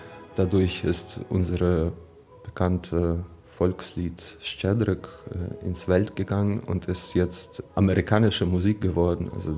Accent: Lviv, Lviv Oblast, Ukraine; German is a second language; ich bin aus Lviv, spiele Oboe.

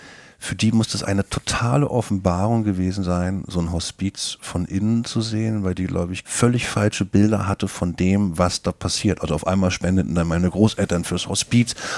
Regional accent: Rostock, Mecklenburg-Vorpommern, Germany; Ich komme aus Rostock.

